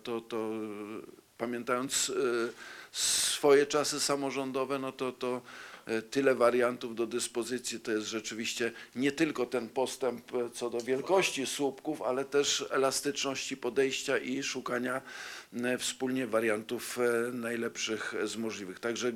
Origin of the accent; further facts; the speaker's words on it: Świdnica, Lower Silesian Voivodeship, Poland; w tym Świdnicy, czyli mojego rodzinnego miasta